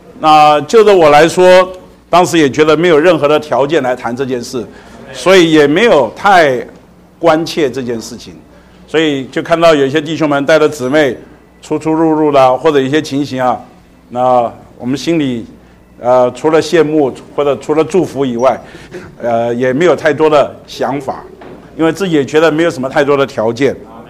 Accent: Taipei, Taiwan; 因为我是一个在台北长大的孩子，他是在乡下长大的孩子，我们的距离啊是观念上是有落差的

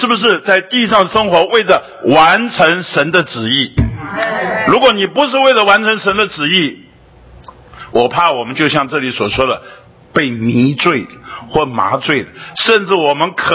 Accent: China; 因为我们中国人说，人生不如意的事十之八九。

